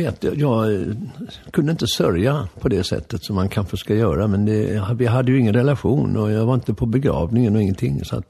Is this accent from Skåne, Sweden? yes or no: no; Lidingö, Stockholm County, Sweden; min första minnen är väl från Lidingö när vi bodde på Säljstigen 27.